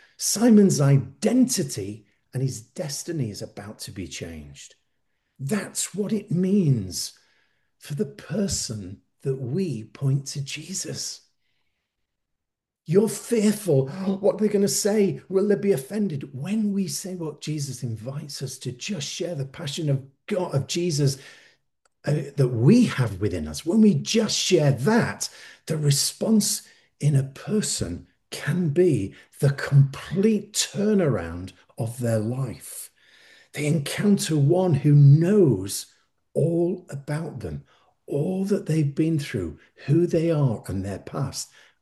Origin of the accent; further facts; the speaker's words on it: Warrington, North West England, United Kingdom; I used to live in, I was brought up in Warrington, which is right next to North Wales.